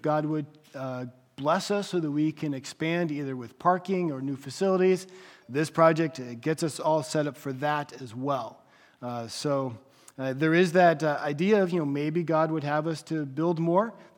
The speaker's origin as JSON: {"language": "English", "region": "Pennsylvania", "country": "United States", "tie": "born or raised there", "said": "For me, having grown up in North Central Pennsylvania where it snows a lot, I wanted a garage that I could park my car in the garage."}